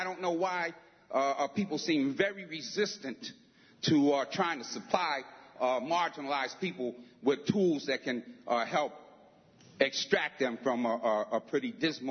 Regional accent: Ithaca, New York, United States; I'm from Ithaca.

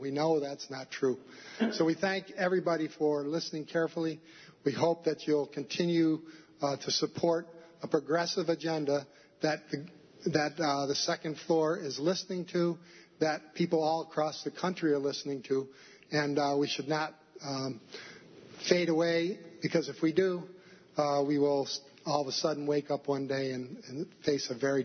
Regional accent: Binghamton, New York, United States; now in Brooktondale, United States; But I come from Binghamton. I was the former mayor there for 8 years, the sacrifice zone, so to speak.

